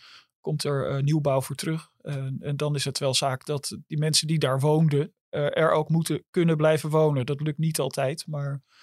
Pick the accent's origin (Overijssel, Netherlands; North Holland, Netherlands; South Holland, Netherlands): North Holland, Netherlands; Amsterdam; een verhaal waar je ook wel boos van wordt als Amsterdammer